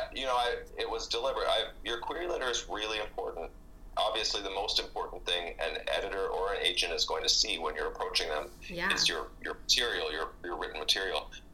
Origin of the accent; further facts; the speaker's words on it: Nova Scotia, Canada; Well, I'm actually from Nova Scotia, which is very close to Maine.